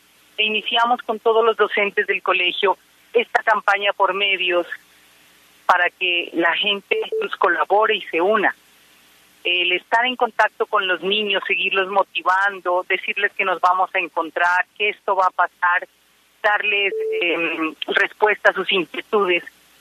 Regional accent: Colombia; Los colombianos y todo el mundo en este momento estamos queriendo ayudar

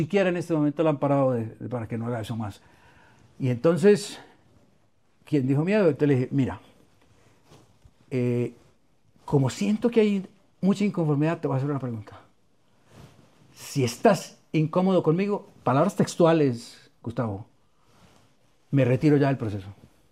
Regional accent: Antioquia, Colombia; Soy paisa.

